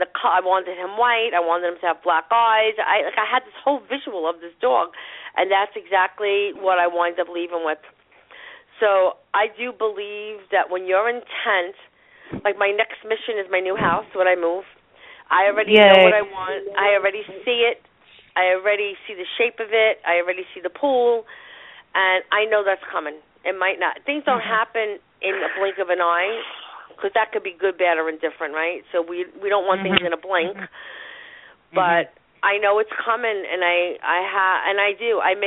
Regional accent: Brooklyn, New York, United States; So I headed back to where I was born and raised in Brooklyn, and I went to this place that sells these dogs

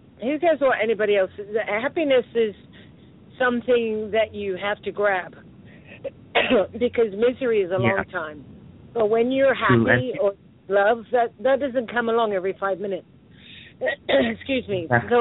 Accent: Exeter, South West England, United Kingdom; I'm from the UK. I'm from Exeter.

